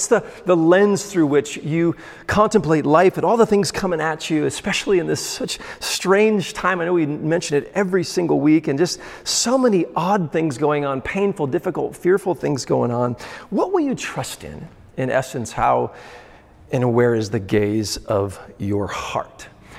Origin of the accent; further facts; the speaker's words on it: California, United States; now in Illinois, United States; I'm from California prior to Illinois